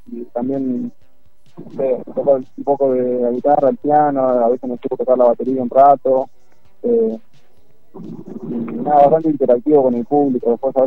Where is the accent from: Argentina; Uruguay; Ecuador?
Uruguay; yo soy uruguayo, son todas de otros países